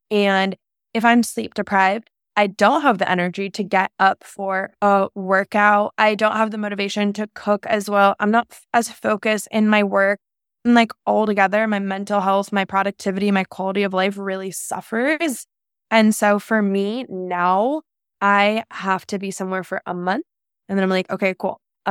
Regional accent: San Diego, California, United States; No, it's 100% San Diego. So I am from San Diego. My whole family is here.

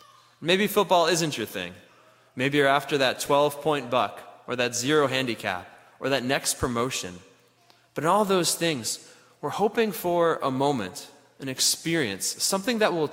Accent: Ann Arbor, Michigan, United States; So I'm a born and raised Wolverine. Both my parents went to Michigan. I grew up in Ann Arbor.

